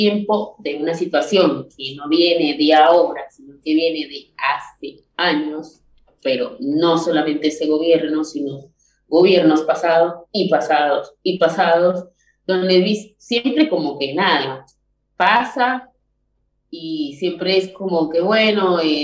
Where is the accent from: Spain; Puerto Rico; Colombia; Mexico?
Colombia; Medellín, Antioquia; como Medellín tampoco es Caribe, de donde soy yo